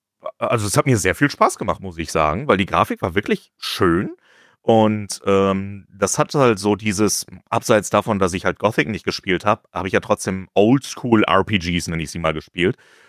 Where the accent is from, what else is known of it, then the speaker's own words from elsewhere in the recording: Essen, North Rhine-Westphalia, Germany; ich komme ja aus Essen